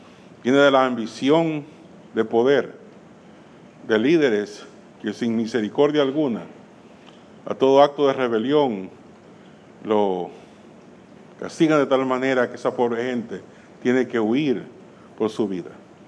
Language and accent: Spanish; El Salvador; Yo soy de El Salvador y conozco la crisis en El Salvador.